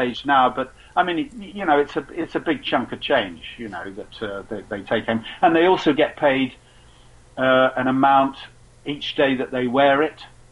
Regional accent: United Kingdom; I mean, it's not because I'm British.

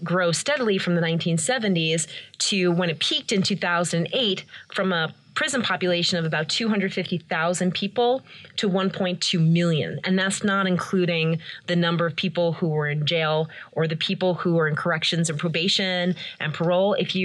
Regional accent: New Hyde Park, New York, United States; Well, I grew up here on Long Island. I've been told I don't have a Long Island accent

